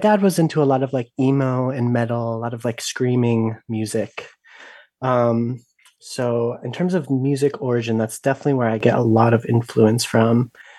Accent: Poughkeepsie, New York, United States; born there; Well, I was born in Poughkeepsie, New York, upstate, about 2 hours of the city.

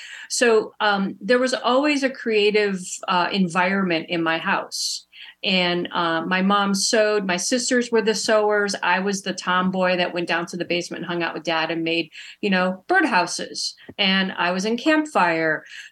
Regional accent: South Bend, Indiana, United States; now in Chicago, United States; So I've lived in Chicago for probably over 25 years. But my beginnings were when I grew up in South Bend, Indiana, where For the Love of the Art Fair show is. I grew up in South Bend, Indiana, and I grew up in a family of four kids and my parents.

